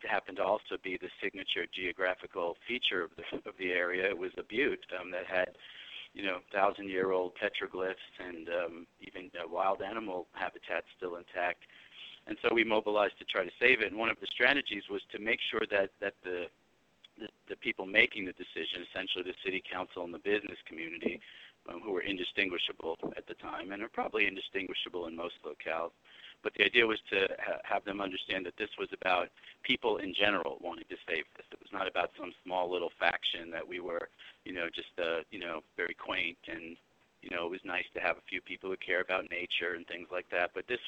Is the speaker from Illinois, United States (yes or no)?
no; Brooklyn, New York, United States; growing up in, I grew up back east in Brooklyn, New York, you know, it's not like the range of identity constructions, despite the fact that there was a lot of diversity there